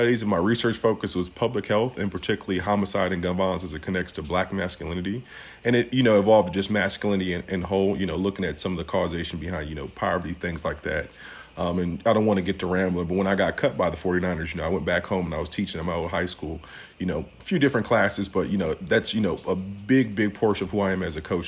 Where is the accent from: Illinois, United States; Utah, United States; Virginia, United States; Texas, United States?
Illinois, United States; Peoria; I went to a pretty, historic high school in my hometown, Peoria Manual.